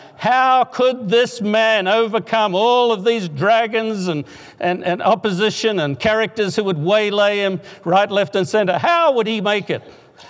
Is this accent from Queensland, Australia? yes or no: no; Sydney, New South Wales, Australia; when I was that preteen, actually only about 6, 7 years old, growing up in Sydney, Australia